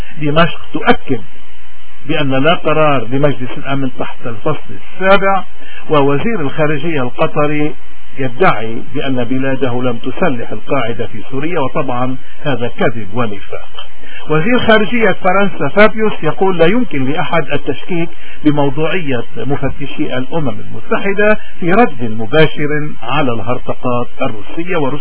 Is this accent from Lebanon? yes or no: yes; Lebanon; ولكن حتى ينتصر لبنان بدنا نحن كلبنانيين من كل الفئات، من كل المذاهب، من كل المناطق